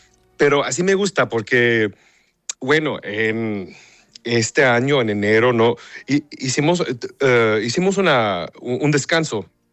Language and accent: Spanish; Texas, United States; also born or lived in Mexico; yo soy mitad mexicano, pero crecí en Texas, entonces mi español es un poco raro.